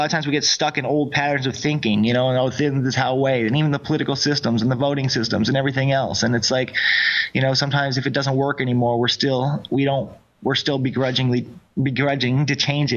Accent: San Francisco, California, United States; I grew up in San Francisco and it was pretty fun.

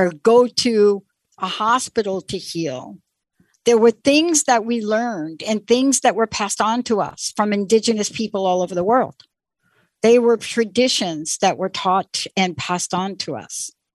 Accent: New York City, New York, United States; I'm a girl from New York City. I grew up in the Bronx. I know you're laughing, right?

